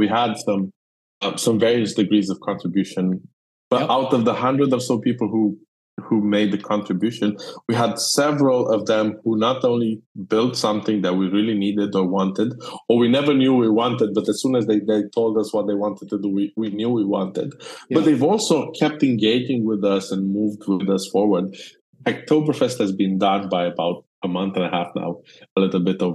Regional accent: Romania; that's because I'm of Romanian. I was born and bred in Romania

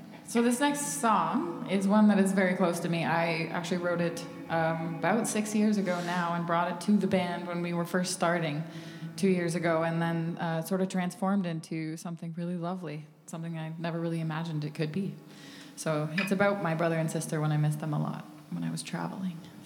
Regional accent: Vermont, United States; now in Canada; I'm actually from Vermont.

